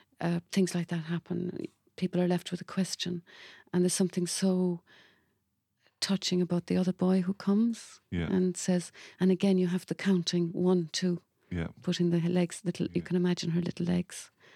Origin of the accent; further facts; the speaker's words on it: Cork, Munster, Ireland; accent: Cork; And I think Belfast is so infused into this story as well, which I had to... merger with my Cork accent.